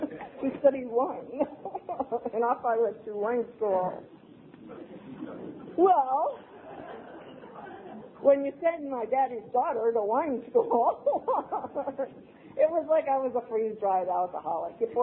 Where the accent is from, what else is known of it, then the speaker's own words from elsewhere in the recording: Romeo, Michigan, United States; I grew up in Romeo.